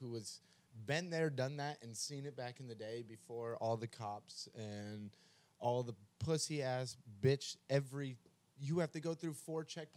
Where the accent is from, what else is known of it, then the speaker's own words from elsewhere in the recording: Las Vegas, Nevada, United States; I'm from Vegas where it was literally they pulled out a lint roller and fucking went through your car